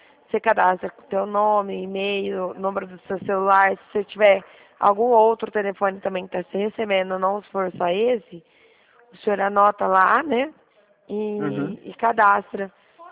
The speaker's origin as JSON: {"language": "Portuguese", "region": "São Paulo", "country": "Brazil", "said": "eu sou do estado de São Paulo"}